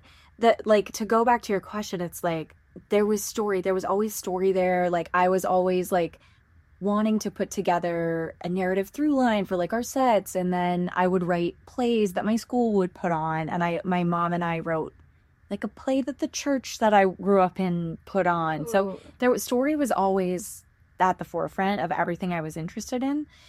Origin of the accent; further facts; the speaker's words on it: Washington, United States; The production was I'm from Washington.